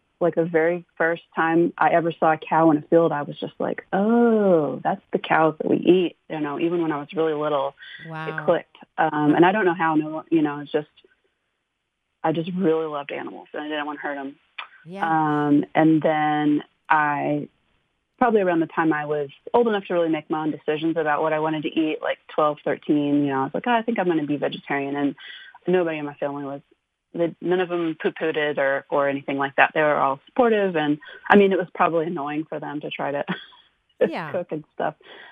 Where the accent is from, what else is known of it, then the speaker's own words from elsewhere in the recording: Southlake, Texas, United States; Well, I grew up in South Lake. Before it was South Lake, it was still pretty small, you know, 40 years ago.